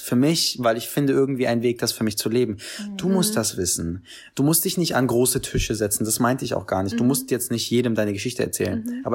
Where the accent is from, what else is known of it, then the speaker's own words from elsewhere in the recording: Berlin, Germany; ich bin in Kreuzberg aufgewachsen, das ist meine Story